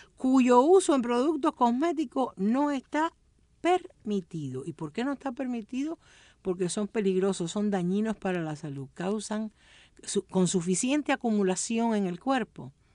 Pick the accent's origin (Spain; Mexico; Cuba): Cuba; Uno como cubano piensa en desodorante.